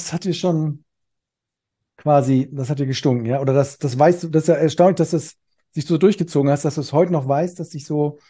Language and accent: German; Cologne, North Rhine-Westphalia, Germany; Lützerath, ich komme hier aus Köln, ist ja hier direkt um die Ecke